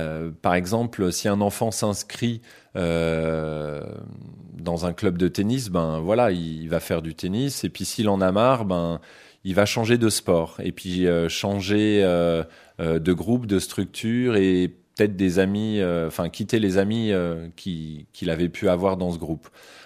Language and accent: French; France; now in Geneva, Switzerland; Moi, je suis français et en France, à mon époque, les cirques étaient encore familiaux.